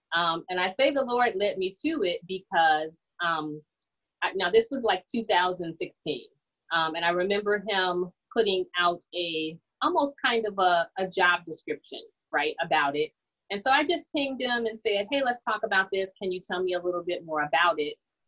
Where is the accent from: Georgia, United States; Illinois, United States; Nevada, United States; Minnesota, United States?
Illinois, United States; Chicago; I grew up in Lake Region Conference here in Chicago, South Suburbs